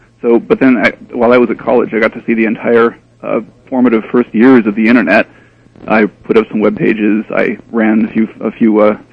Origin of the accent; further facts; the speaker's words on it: Redwood Valley, California, United States; Yes, indeed, I'm from Redwood Valley.